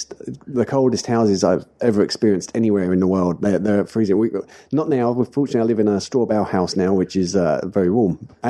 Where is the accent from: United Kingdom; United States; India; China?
United Kingdom; London; moved away as an adult; now in New Zealand; I'm originally from North London. So yeah, I've been out of London though for a long time, since I was 19. I'm 42 now, so do the math.